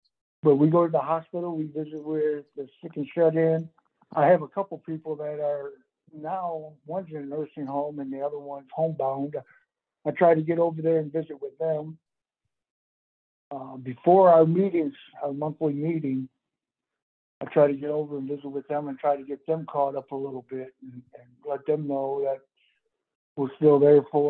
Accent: Michigan, United States; We were raised on Lake Huron up here in Michigan.

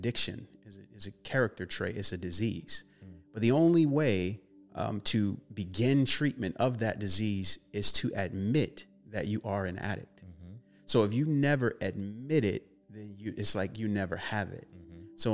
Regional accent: Fayetteville, United States; now in Los Angeles, United States; But growing up in Fayetteville, it's a small town, ghetto town, you know, hood place.

